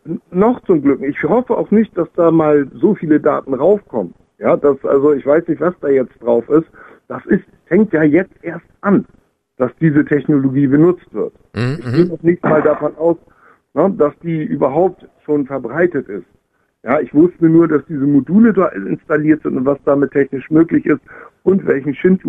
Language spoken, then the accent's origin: German; Kiel, Schleswig-Holstein, Germany; Ich komme aus Kiel